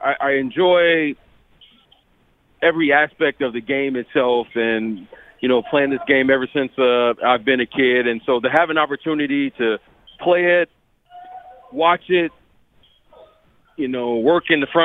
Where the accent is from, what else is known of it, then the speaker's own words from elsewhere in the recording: Detroit, Michigan, United States; I'm from Detroit.